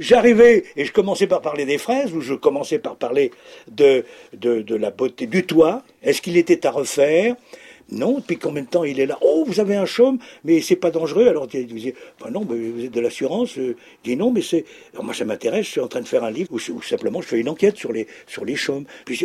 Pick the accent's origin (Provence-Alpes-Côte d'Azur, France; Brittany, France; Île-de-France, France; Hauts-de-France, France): Provence-Alpes-Côte d'Azur, France; chez nous en Camargue